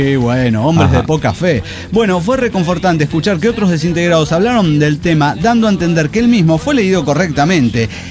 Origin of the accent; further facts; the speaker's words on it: Mexico; now in San Francisco, United States; Soy mexicano y en la actualidad me encuentro viviendo en San Francisco.